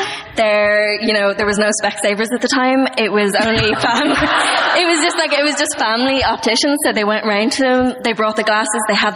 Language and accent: English; Dublin, Leinster, Ireland; At Dublin.